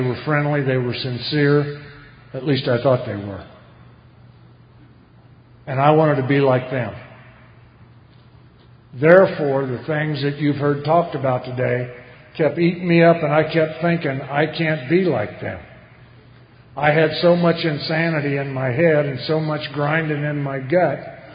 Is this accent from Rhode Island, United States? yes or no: no; Illinois, United States; born there; I was born in Illinois, and mom and dad were married each other 50 years. My dad worked on the railroad.